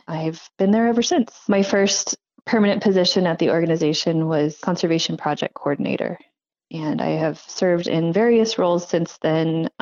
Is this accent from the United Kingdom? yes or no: no; Sacramento, California, United States; I grew up in Sacramento in kind of a suburban neighborhood.